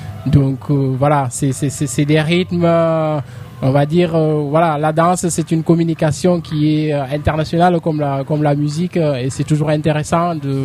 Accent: Senegal; moi je suis originaire du Sénégal.

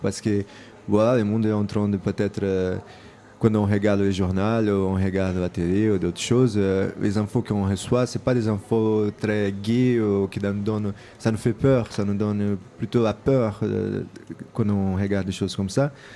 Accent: Brazil; Moi, je viens du Brésil et pendant des années, on a vécu dans des crises politiques et des crises économiques aussi.

